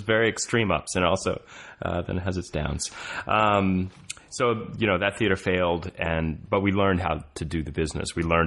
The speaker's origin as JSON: {"language": "English", "region": "Texas", "country": "United States", "tie": "born or raised there", "said": "I grew up in Texas. I have a lot of family here"}